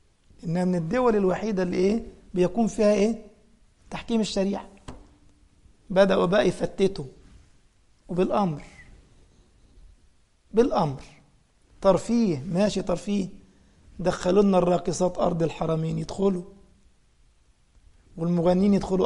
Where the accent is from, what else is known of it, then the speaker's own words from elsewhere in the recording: Egypt; بدليل شوف مثلا في مصر، أنا مصري، في مصر السنة 12 شهر صح؟